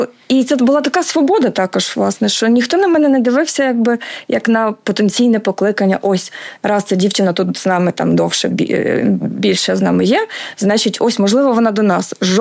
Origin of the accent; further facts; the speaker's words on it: Zhytomyr, Zhytomyr Oblast, Ukraine; born there; Я народилася в Житомирі в християнській родині.